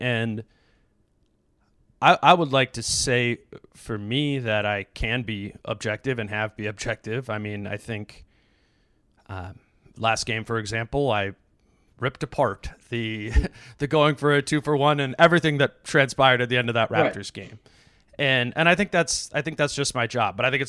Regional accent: Hopkins, Minnesota, United States; I grew up in Hopkins.

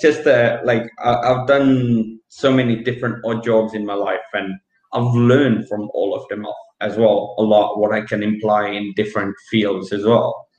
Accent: Western Australia, Australia; my hometown is about 25 minutes from the capital.

